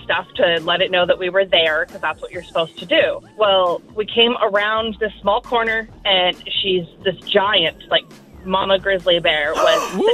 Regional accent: Alaska, United States; I grew up in Alaska, and there is what we call a blueberry trail, and it's on Blueberry Hill, and it's just that's where all of us go.

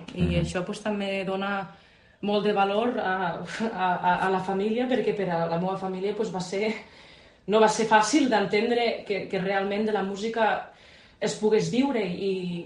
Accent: L'Ampolla, Catalonia, Spain; also born or lived in Barcelona; Jo vaig néixer, sí, l'Ampolla és la porta del Delta, la coneixem així, però vaig néixer a l'Hospital Clínic de Barcelona, sí, però només hi vaig néixer.

